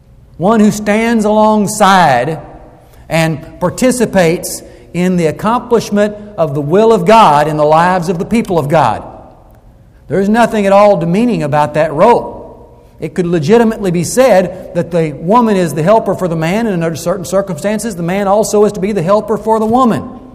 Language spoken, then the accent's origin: English; the South, United States; My wife, bless her heart, you know, I'm from the American South.